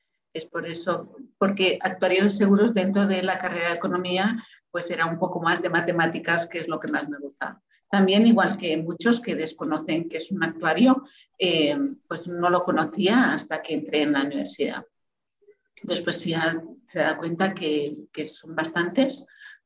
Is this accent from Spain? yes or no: yes; Catalonia, Spain; now in Guatemala; soy catalana, española, ¿no? Y desde hace 22 años que estoy en Guatemala.